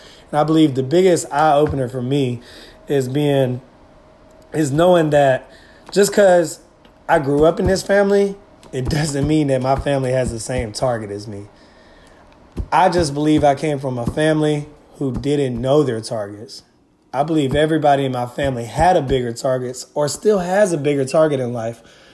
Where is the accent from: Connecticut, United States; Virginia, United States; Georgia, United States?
Georgia, United States; Claxton; also born or lived in Reesville; growing up with my family, growing up in Claxton, growing up in a small town, and how that can condition you to have a small mind.